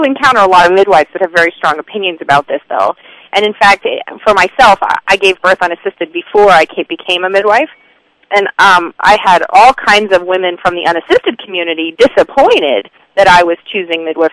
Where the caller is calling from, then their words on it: Oregon, United States; I'm calling from Southern Oregon, and I'm a practicing midwife here